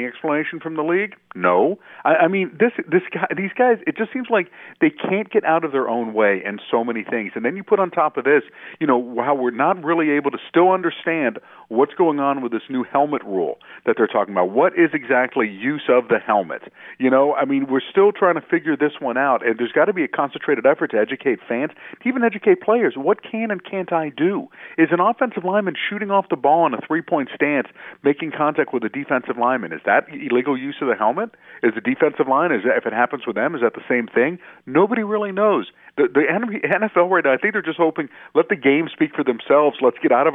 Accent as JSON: {"language": "English", "region": "Florida", "country": "United States", "tie": "born or raised there", "said": "I grew up in South Florida watching Dan Fouts and the beard and those blue and yellow uniforms and Air Coryell."}